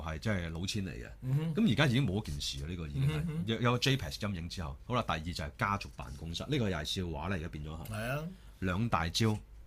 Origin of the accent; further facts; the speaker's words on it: Hong Kong; 我哋作為香港人啦，其實都唔想見到香港係咁執笠嘅。